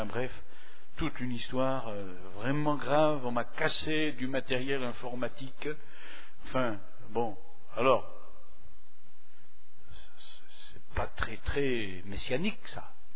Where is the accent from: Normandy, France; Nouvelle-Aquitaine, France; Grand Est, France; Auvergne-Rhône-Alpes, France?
Normandy, France; born there; Ma faute à moi si je suis né en Normandie